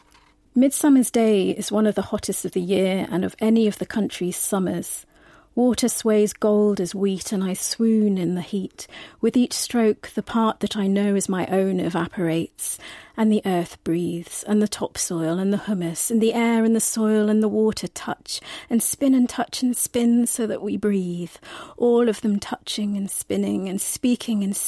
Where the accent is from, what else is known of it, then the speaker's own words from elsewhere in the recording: South West England, United Kingdom; I was born in Devon, grew up there, so it was always part of my childhood to go and have a dip in the river, and that's where I learnt to swim as well.